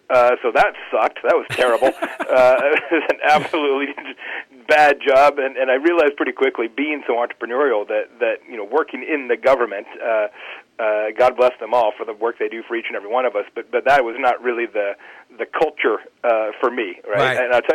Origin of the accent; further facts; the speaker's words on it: Arizona, United States; now in Indiana, United States; I'm originally from Arizona. I live in Indiana now.